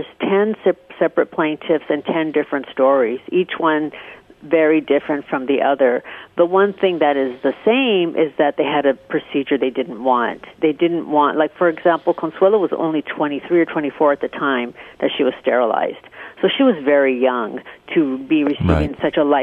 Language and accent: English; Los Angeles, California, United States; I grew up in Los Angeles, and I grew up very, very close to the General Hospital where these surgeries took place